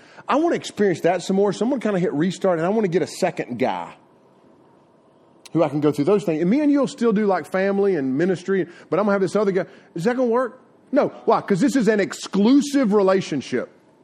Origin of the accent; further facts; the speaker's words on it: North Carolina, United States; I'm from North Carolina, born and raised.